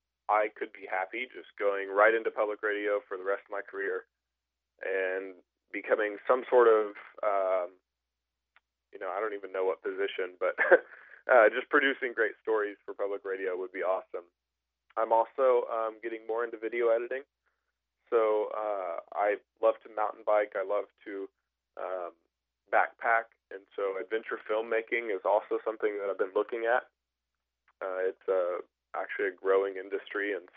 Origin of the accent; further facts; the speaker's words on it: Oklahoma City, Oklahoma, United States; I'm from Oklahoma, Oklahoma City, Oklahoma.